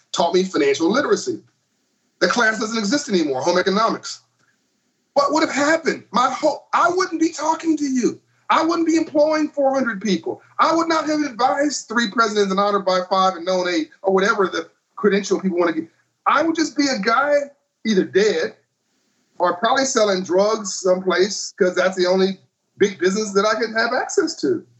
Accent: Compton, California, United States; I grew up in Compton, California. The only skyscraper in Compton, Dan, was the courthouse.

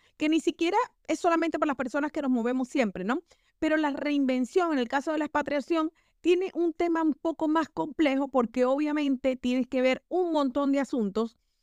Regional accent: Venezuela; moved away; also born or lived in Argentina / Nigeria / Malaysia / Brazil; yo he vivido aproximadamente en 8 países. Yo soy venezolana, he vivido en la primera expatriación la tuve en Argentina, Neuquén, Argentina. Después de Argentina nos fuimos a Nigeria

